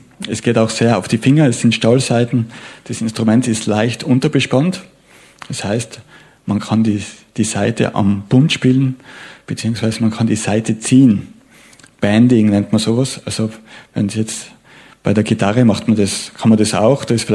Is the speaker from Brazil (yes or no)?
no; Tyrol, Austria; wenn ich jetzt dem Veranstalter anbiete, ein Konzert für indisch-klassische Musik, habe ich als Tiroler fast keine Chance.